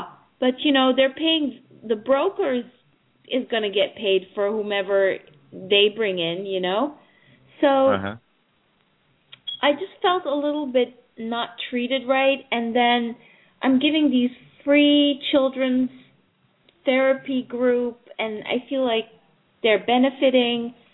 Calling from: Manhattan, New York, United States; Manhattan.

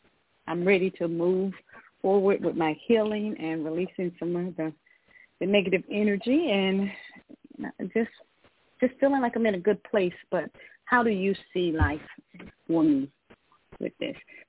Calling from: Georgia, United States; and I'm calling from Georgia.

